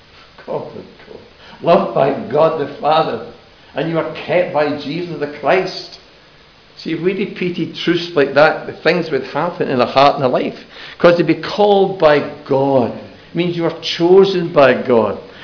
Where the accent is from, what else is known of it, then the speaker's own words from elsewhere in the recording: Scotland, United Kingdom; I said, I'm Scottish as well.